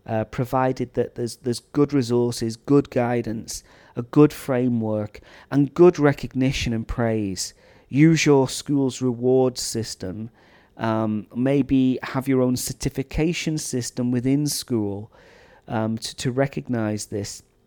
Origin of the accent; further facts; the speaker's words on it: United Kingdom; Which makes me very proud as a British person who's never been to America to have his book on sale in Walmart.